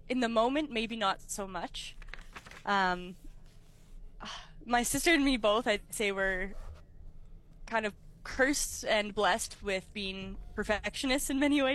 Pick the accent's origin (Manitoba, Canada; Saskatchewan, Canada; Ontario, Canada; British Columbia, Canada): Manitoba, Canada; Winnipeg; So I'm born and raised in Winnipeg.